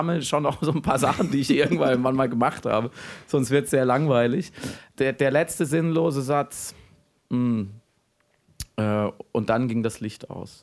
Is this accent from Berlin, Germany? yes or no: no; Freiburg, Baden-Württemberg, Germany; Im Schwarzwald tatsächlich. Ich bin bei Freiburg geboren und aufgewachsen